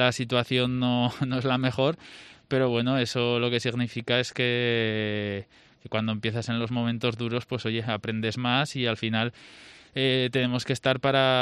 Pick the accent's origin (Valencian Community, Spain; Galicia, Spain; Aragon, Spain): Aragon, Spain; Jaca; also born or lived in France; soy de Jaca, llevo toda la vida aquí. Aunque, pues bueno, he estado entre los años que estuve jugando en Francia profesionalmente